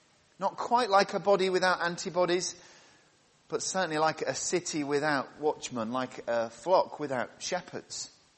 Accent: England, United Kingdom; speaking as an Englishman

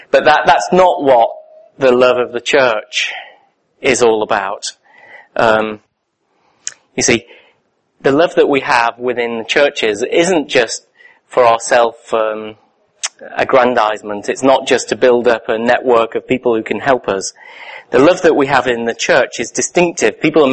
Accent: London, United Kingdom; I'm from London

